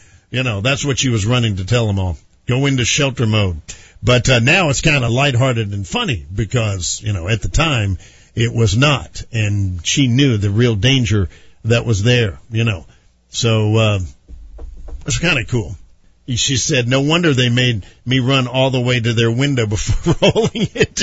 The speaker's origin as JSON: {"language": "English", "region": "North Carolina", "country": "United States", "tie": "born or raised there", "said": "And you got to remember, I grew up in North Carolina."}